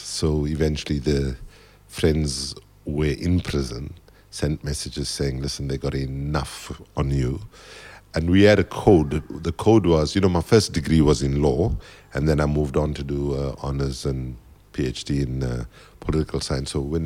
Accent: South Africa; I went to Oxford as a South African and I came back from Oxford as an African

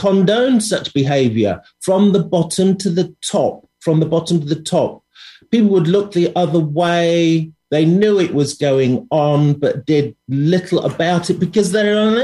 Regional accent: East Midlands, United Kingdom; born there; moved away as an adult; now in London, United Kingdom; I was born in Lincolnshire, actually, in a very rural county, in a very rural setting. But age 20, I moved to London

